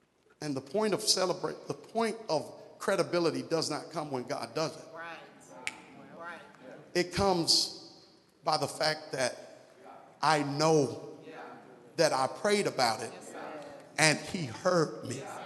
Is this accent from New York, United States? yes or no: yes; Brooklyn, New York, United States; I grew up in Brooklyn. Yeah, I know I'm from Brooklyn.